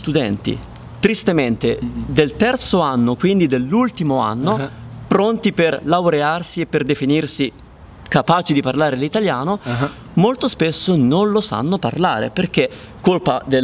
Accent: Rome, Lazio, Italy; io sono di Roma, quindi comunque parliamo un italiano leggermente diverso

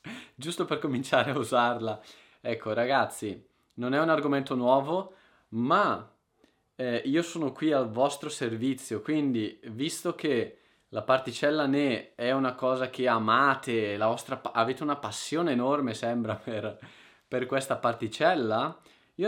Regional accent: Lombardy, Italy; io che sono dalla Lombardia parlo in modo diverso rispetto a qualcuno che viene dal Lazio o dalla Campania o dalla Sicilia.

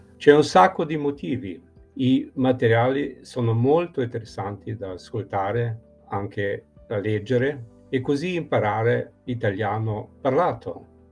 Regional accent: Slovenia; Italian is a second language; sono di Slovenia.

